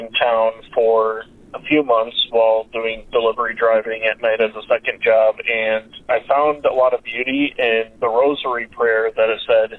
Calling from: Kalamazoo, Michigan, United States; I am from Kalamazoo, Michigan.

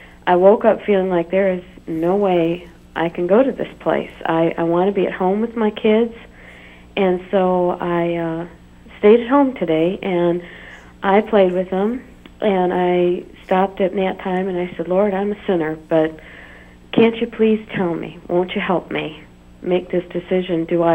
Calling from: Michigan, United States; Oh, hello, Mother. I'm from Michigan.

